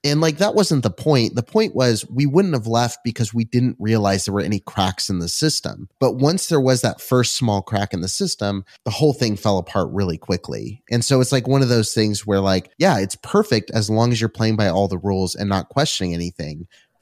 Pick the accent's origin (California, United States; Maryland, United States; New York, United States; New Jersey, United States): California, United States; Yeah, I grew up in Southern California.